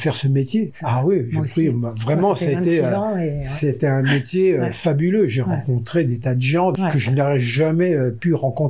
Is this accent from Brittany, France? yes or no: yes; Brittany, France; moi, je suis arrivé de Bretagne, ma petite Bretagne, la campagne et tout, avec peu de moyens